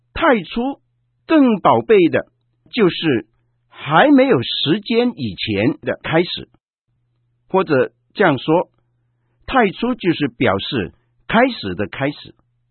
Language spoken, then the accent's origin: Chinese; China; 道这个字是我们中国人都非常熟悉的一个讲法